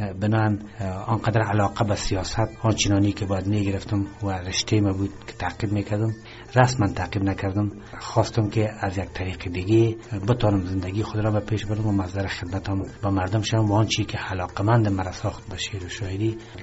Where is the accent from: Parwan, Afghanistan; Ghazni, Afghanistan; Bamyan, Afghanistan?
Parwan, Afghanistan; Charikar; also born or lived in Mazar-i-Sharif; من در سال 1339 خورشیدی در شهر چاریکار متولد شدیم. دوران مکتب تا صنف 8 در لیسه سلطان غیاث الدین شهر مزار شریف سپری کردیم و دوره متوسطه و لیسه خود را در شهر چاریکار